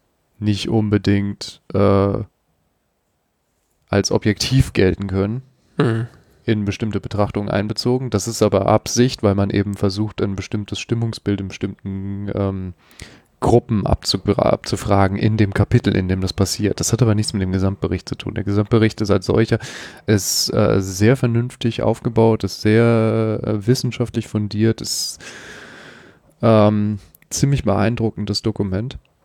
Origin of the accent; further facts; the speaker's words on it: Bielefeld, North Rhine-Westphalia, Germany; Bielefeld, wo kommen deine Eltern her? Hamburg und Berlin. Und wo kommen die wirklich her? Also ich glaube, mein Vater ist in Lübeck geboren